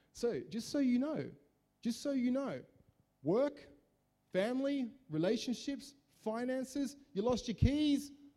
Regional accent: Liverpool, New South Wales, Australia; Forgive me, I'm an Aussie from Liverpool. I obviously don't speak Greek

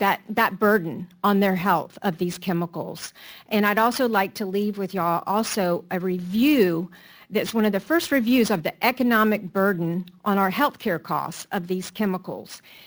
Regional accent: Charleston, South Carolina, United States; now in Mount Pleasant, United States; I grew up in Charleston. I've been a Mount Pleasant resident for 20 years.

